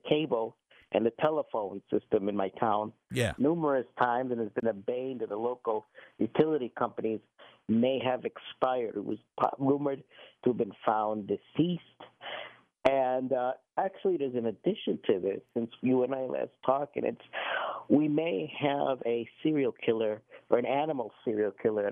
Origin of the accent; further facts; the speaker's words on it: Chicago, Illinois, United States; I'm originally from Chicago.